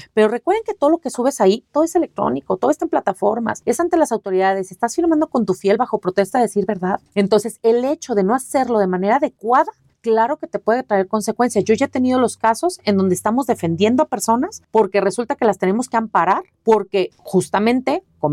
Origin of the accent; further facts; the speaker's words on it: Mexico; por favor no hagan lo que como buenos mexicanos hacemos en el último minuto.